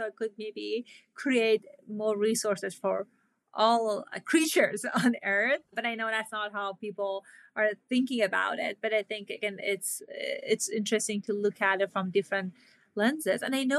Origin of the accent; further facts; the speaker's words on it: Iran; and you know that I grew up in Iran